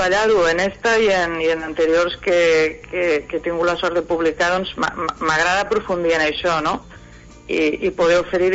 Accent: Camarles, Catalonia, Spain; Mira, jo mesclada, no?, que sóc de Camarles, los dos, no?

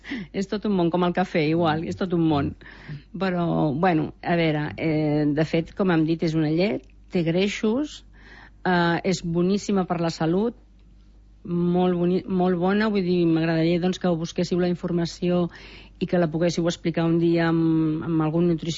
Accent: Vilanova i la Geltrú, Catalonia, Spain; soc de Vilanova, aquí la tonyina, doncs, és un bon producte

